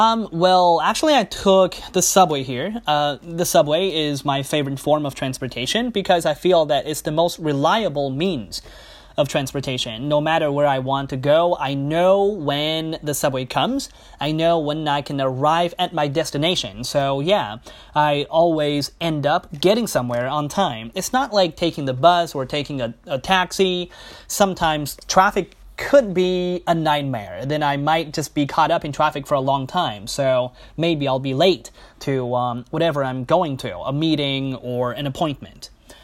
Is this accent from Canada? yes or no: no; Beijing, China; my hometown is Beijing, like I said just now, and it's the capital of China, and also it's a cosmopolitan city.